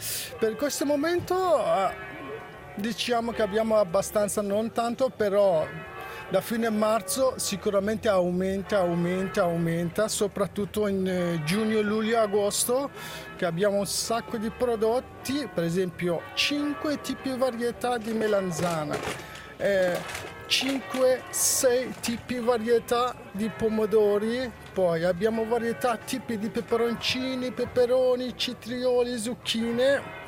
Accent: Afghanistan; Sono origine afghano, vengo dall'Afghanistan.

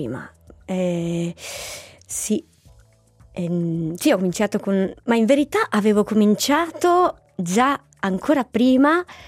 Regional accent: Claro, Ticino, Switzerland; a Claro, dove abitavo, perché io sono originaria di Claro.

